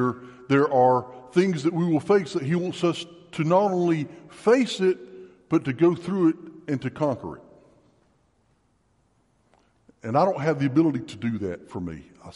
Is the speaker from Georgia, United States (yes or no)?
yes; Brunswick, Georgia, United States; I'm from Brunswick and I'm a nobody. Who's heard of Brunswick?